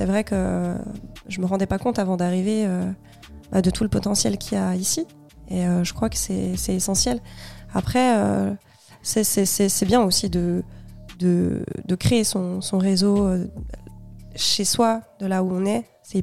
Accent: Paris, Île-de-France, France; also born or lived in Jura; moi je viens du Jura. Je suis originaire du Jura. Et... je suis arrivée à Paris à 4 ans

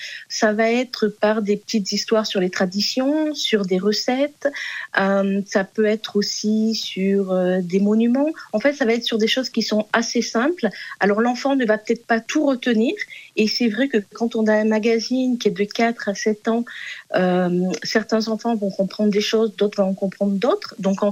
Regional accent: France; now in South Korea; Je suis française, mon mari est franco-portugais, donc on vit en Corée.

